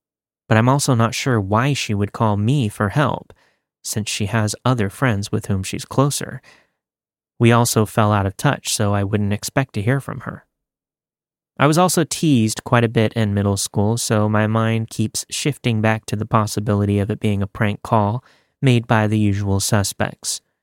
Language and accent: English; California, United States; moved away as an adult; I was 22 years old and was leaving my home state of California to head east for my corrections job.